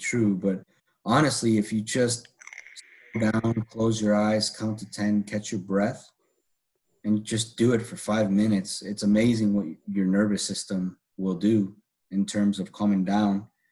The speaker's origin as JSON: {"language": "English", "town": "Chicago", "region": "Illinois", "country": "United States", "tie": "born or raised there", "moved": "as an adult", "lives_now": "Oklahoma City, United States", "said": "I'm from Chicago, born and raised in Chicago, but I moved to Oklahoma City about 3.5 years ago."}